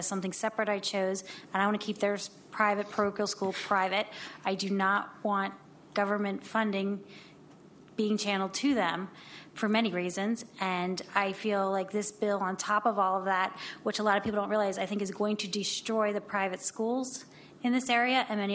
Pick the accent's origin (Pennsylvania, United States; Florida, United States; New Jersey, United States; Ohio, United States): Pennsylvania, United States; from what I've seen growing up in Lancaster County my whole life